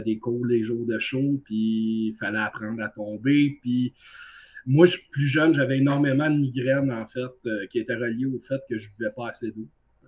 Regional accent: Saint-Jean-sur-Richelieu, Quebec, Canada; Puis moi, je viens de Saint-Jean-sur-Richelieu.

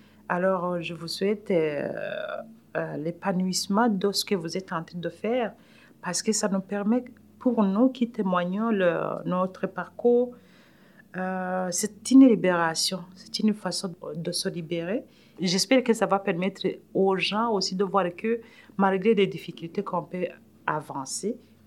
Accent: Burundi; accent: African; now in Canada; Moi, je garde mon accent quand même un peu africain. Je n'aimerais pas que mes enfants aillent vivre au Burundi si j'ai le pouvoir

